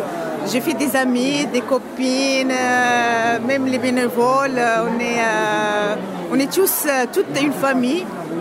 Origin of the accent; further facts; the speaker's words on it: Morocco; French is a second language; also born or lived in Italy; Alors, moi, j'ai appris le français dans mon pays d'origine, au Maroc.